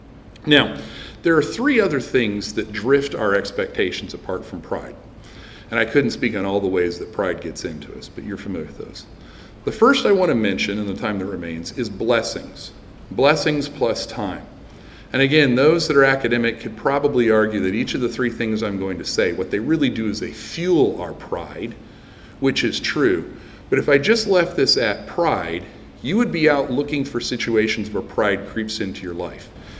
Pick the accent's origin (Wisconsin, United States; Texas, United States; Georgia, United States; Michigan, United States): Texas, United States; I have had air conditioning my whole life growing up in Texas.